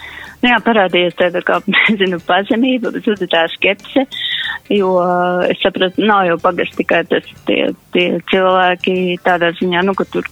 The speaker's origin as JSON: {"language": "Latvian", "region": "Rēzekne Municipality", "country": "Latvia", "said": "pirms tam mēs ar vīru dzīvojam Rīgā, lai gan mēs abi esam latgalieši, abi pat no Rēzeknes novada, bet mēs iepazījāmies Rīgā dzīvojot un strādājot."}